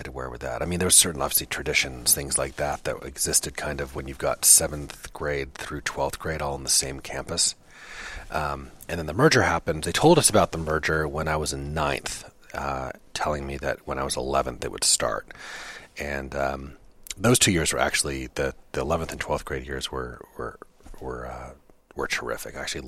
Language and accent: English; Studio City, California, United States; I grew up in Studio City, California.